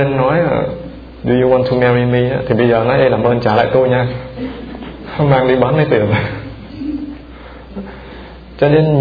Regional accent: Northern Vietnam, Vietnam; Tại vì tôi là người Bắc, trước hết, hai nữa là tôi hay thích và muốn phân biệt.

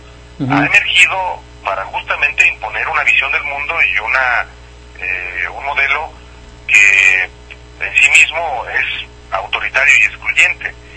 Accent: Jalisco, Mexico; Uno es el gobernador de Jalisco, el estado de donde yo soy

